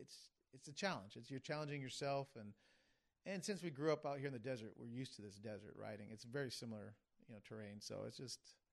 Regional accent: Yuma, Arizona, United States; I guess I grew up in Yuma

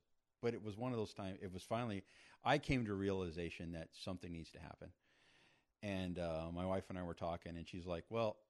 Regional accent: Prescott, Arizona, United States; Well, my parents, we grew up in Assemblies of God Church in Prescott.

